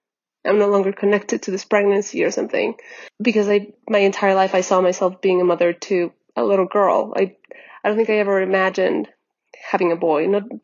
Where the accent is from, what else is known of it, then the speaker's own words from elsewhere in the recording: West Coast, United States; I'm 37 from the West Coast.